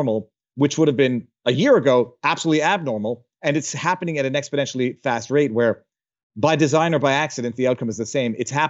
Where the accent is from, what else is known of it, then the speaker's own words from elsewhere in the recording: Montreal, Quebec, Canada; I'm from Montreal, Quebec, Canada.